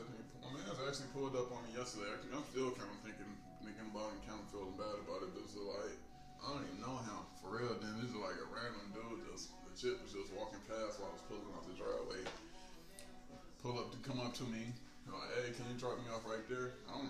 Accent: Detroit, Michigan, United States; I ain't from here. I'm from Detroit, bitch, all day.

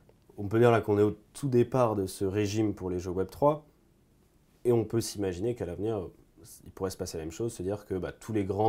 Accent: France; les empêcher de grandir ici, chez nous, en France

